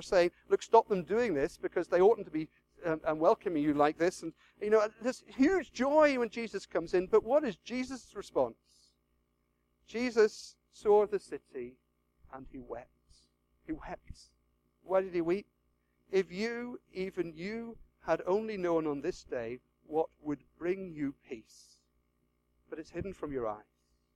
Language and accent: English; Ireland; I come from Ireland. Ireland's very religious.